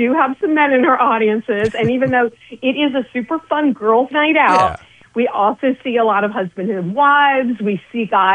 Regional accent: Raleigh, North Carolina, United States; I grew up in Raleigh, North Carolina, so it wasn't like I was surrounded by Broadway people or Hollywood or anything like

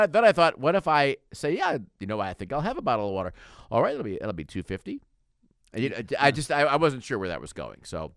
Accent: Chicago, Illinois, United States; This is something that when I was growing up in Chicago, you didn't hear this at Wrigley Field forever.

